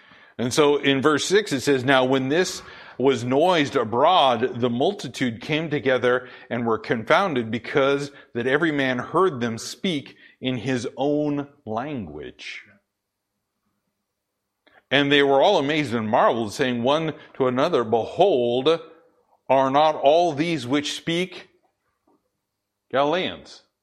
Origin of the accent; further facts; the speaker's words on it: Pacific Northwest, United States; Whereas you get the Pacific Northwesterner like me, and we have our dialect.